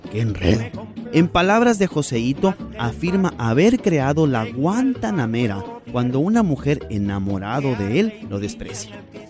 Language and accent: Spanish; Mexico; nosotros como mexicanos no estamos exentos de identificarnos con él